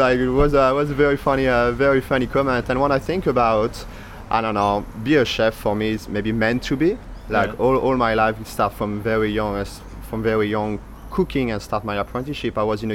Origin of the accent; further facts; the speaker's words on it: southern France, France; all my family come from north in France, like proper Lille, Dunkirk, all very north, but when I was very young, maybe 3 or 4 months old, or something, all my family slowly moved down back to south.